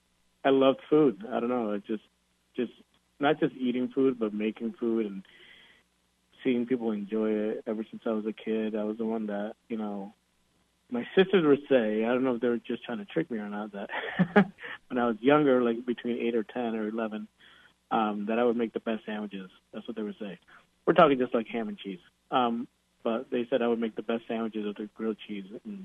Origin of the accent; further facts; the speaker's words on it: Connecticut, United States; So I grew up originally in Connecticut. I was first born here in the United States. My parents came over from the Dominican Republic.